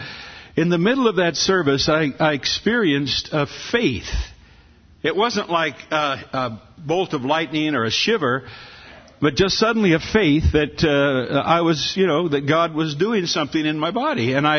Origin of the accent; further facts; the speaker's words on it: California, United States; I'm from California, and people get the wrong idea about us sometimes.